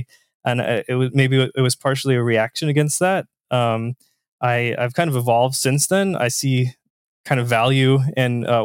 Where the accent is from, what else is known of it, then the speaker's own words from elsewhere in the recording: Indiana, United States; I'm from Southern Indiana myself. So a small town.